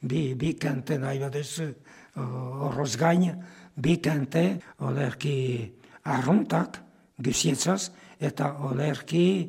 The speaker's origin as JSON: {"language": "Basque", "town": "Sainte-Engrâce", "region": "Nouvelle-Aquitaine", "country": "France", "tie": "born or raised there", "said": "Bai, Santa Rasi lehena. Bai, ene herria."}